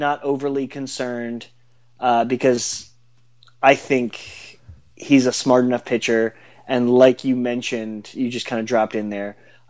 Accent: Seattle, Washington, United States; Yes, he was. I grew up out there in Seattle.

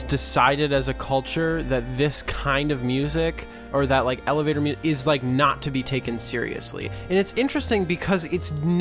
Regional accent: Minnesota, United States; Because we're from Minnesota.

